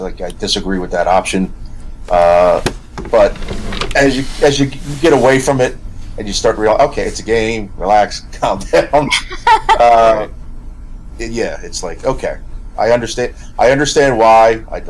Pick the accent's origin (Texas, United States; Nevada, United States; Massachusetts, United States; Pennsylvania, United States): Pennsylvania, United States; Philadelphia; I grew up in Philadelphia, and some of the old, not necessarily the row homes, but, you know, the older neighborhoods had some magnificent townhomes